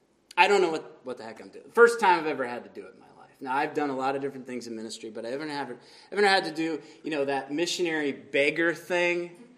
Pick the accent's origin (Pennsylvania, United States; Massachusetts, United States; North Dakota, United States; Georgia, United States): Pennsylvania, United States; Now, we're from Pennsylvania.